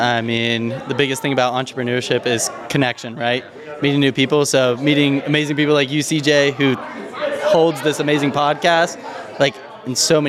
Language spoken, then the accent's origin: English; Raleigh, North Carolina, United States; now in Charlotte, United States; Originally, I'm from Raleigh, but moved out here to Charlotte about 5 years ago. So North Carolina resident.